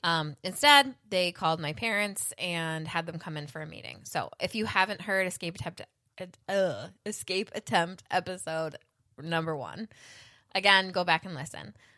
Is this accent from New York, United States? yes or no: yes; Grand Island, New York, United States; So I grew up on Grand Island, which is an island literally in the middle of the Niagara River.